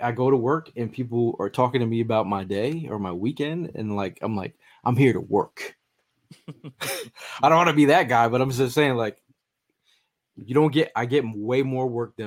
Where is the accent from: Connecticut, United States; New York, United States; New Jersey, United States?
Connecticut, United States; like, growing up in Connecticut, you didn't really have no pro teams.